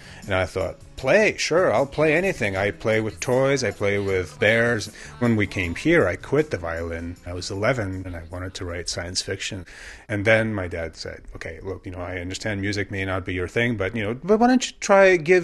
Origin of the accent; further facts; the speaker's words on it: New York, United States; one day I'll be able to go as a New Yorker and as an American to Cuba